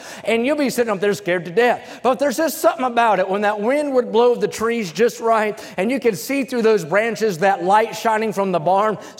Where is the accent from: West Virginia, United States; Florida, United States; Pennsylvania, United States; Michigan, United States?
West Virginia, United States; When I was raised in West Virginia, pastor talked about how guns were more readily accessible back then